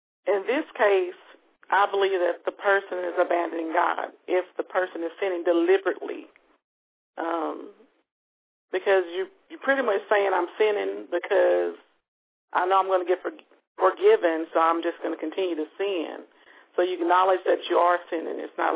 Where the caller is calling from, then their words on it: Grand Prairie, Texas, United States; I'm calling from Grand Prairie, Texas. It's close to Dallas, Texas.